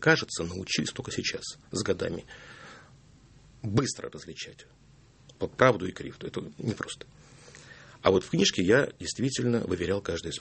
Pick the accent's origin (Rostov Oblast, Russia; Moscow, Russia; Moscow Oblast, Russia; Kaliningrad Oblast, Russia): Kaliningrad Oblast, Russia; Kaliningrad; born there; я там родился в Калининграде